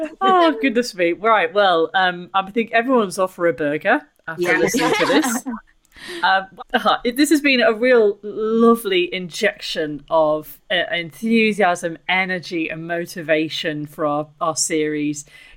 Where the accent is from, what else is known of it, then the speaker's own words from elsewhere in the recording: Coventry, West Midlands, United Kingdom; I'm only from Coventry, you see. So yeah, bap as well.